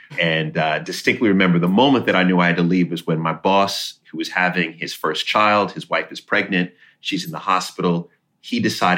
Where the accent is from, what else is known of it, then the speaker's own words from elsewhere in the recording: Jamaica; I always say I'm Jamaican and I have 10 jobs.